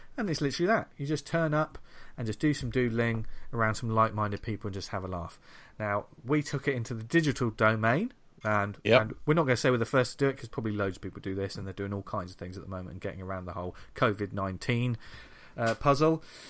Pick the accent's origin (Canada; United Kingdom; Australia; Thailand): United Kingdom; I'm British, aren't I?